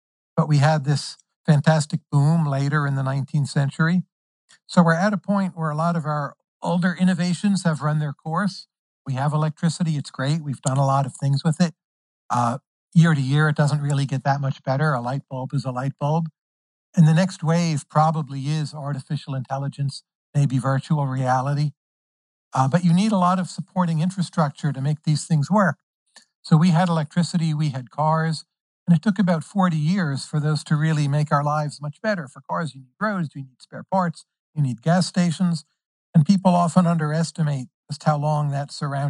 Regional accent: New Jersey, United States; You know, I'm from New Jersey, and where I'm from, what people would do is jump out in front of these things just to laugh

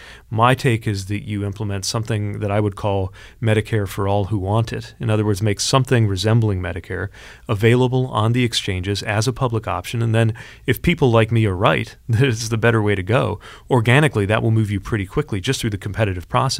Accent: South Bend, Indiana, United States; Yeah, so I loved growing up in South Bend.

